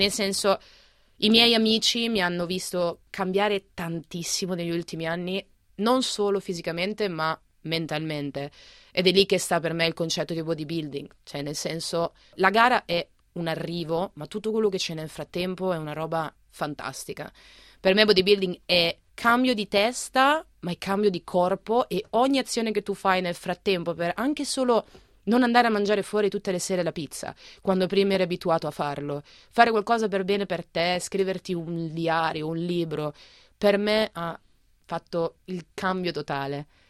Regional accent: Marche, Italy; accent: Romagnol; moved away as an adult; now in Australia; ho 29 anni, sono un'italiana del mezzo-mezzo, perché sono una marchigiana ma con po' di accento romagnolo che ho perso negli anni. Sono qua in Australia dal ottobre, sì, del 2019

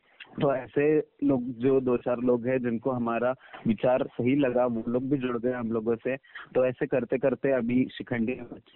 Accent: Pune, Maharashtra, India; और मैं पुणे से हूँ।

